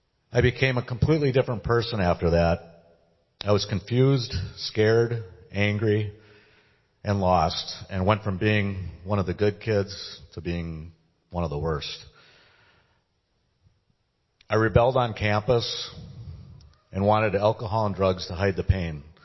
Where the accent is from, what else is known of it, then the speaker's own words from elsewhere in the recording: West Bend, Wisconsin, United States; I was raised in West Bend, the oldest of five children, and attended a Catholic grade school.